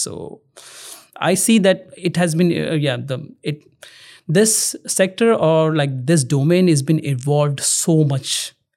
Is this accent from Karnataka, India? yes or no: no; Uttarakhand, India; now in Netherlands; And my hometown is in Uttarakhand state, which is a part of hilly region, basically.